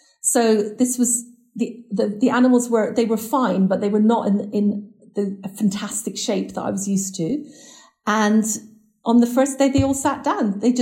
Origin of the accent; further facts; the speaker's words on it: Scotland, United Kingdom; It's too hot. I'm Scottish. It's too hot for me.